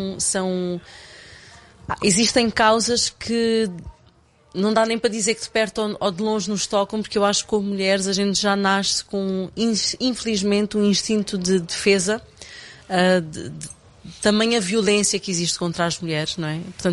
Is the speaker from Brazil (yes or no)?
no; Cape Verde; como cabo-verdiana, como mulher africana